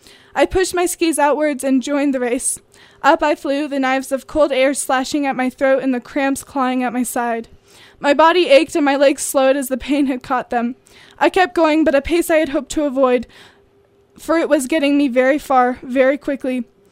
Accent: Colorado, United States; I grew up in Colorado with some of the most adventurous parents, and believe me, I had spent my childhood alpine skiing.

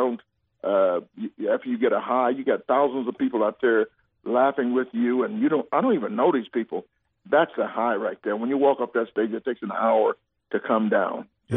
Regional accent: Atlanta, Georgia, United States; moved away; I'm born and raised in Atlanta, right?

